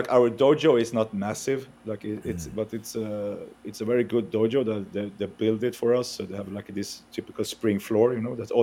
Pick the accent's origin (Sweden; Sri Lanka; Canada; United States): Sweden; No, I'm from Sweden.